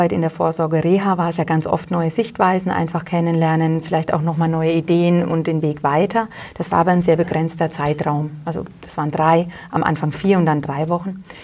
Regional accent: Hollstadt, Bavaria, Germany; now in Wülfershausen, Germany; ich komme ja ursprünglich aus Holstadt und bin dann nach Wülfershausen eben der Liebe wegen gezogen und lebe auch gerne hier.

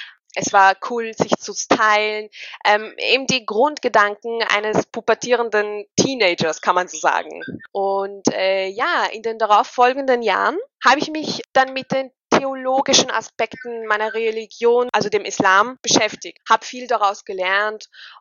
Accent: Austria

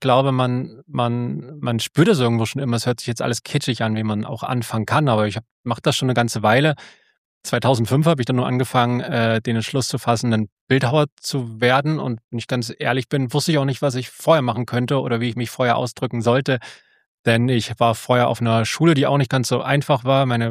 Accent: Groß-Welsbach, Thuringia, Germany; also born or lived in Bad Langensalza; gebürtig komme ich aus Bad Langensalza und war dann von dort an unterwegs. Bin aufgewachsen in so einem relativ kleinen Kaff namens Groß-Welsbach

